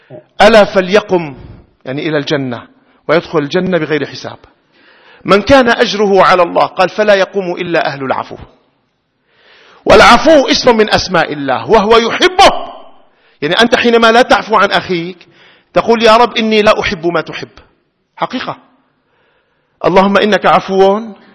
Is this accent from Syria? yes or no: yes; Syria; مجتمع بلدنا سوريا، مجتمعا مترابطا متكاملا متآلفا